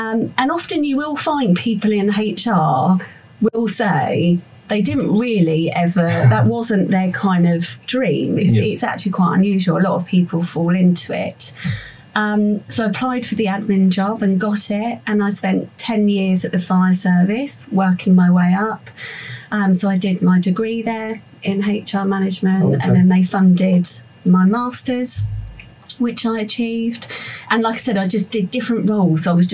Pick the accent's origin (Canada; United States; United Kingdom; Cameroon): United Kingdom; Portsmouth, South East England; also born or lived in Bournemouth; So I was born in Bournemouth, only lived there a short time, and over time moved gradually more towards Portsmouth. We moved quite a lot when I was a child.